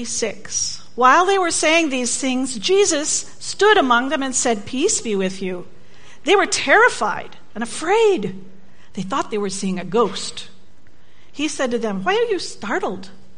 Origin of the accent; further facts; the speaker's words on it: Spring Arbor, Michigan, United States; I was raised in Spring Arbor, a few miles away from here.